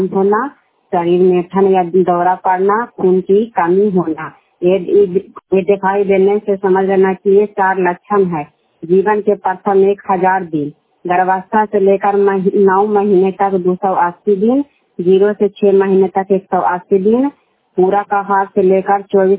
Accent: Keshavpur, India; मैं केशवपुर के रहने वाली हूँ और सिंहपत पर काम कर रही हूँ, गीता ब्लॉक के रहने वाली हूँ।

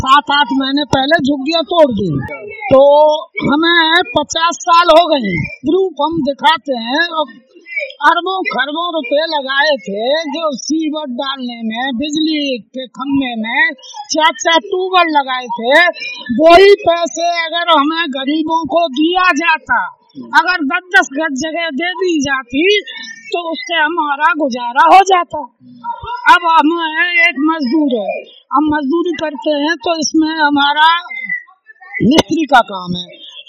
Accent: Bharatpur, Rajasthan, India; now in Delhi NCR, India; हमें राजस्थान, भरतपुर।

